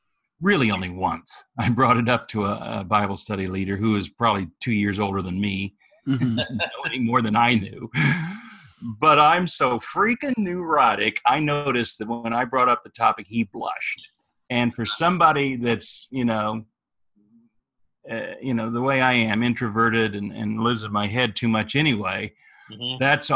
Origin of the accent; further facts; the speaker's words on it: Kansas City, Missouri, United States; Nate, I grew up in Kansas City, as you know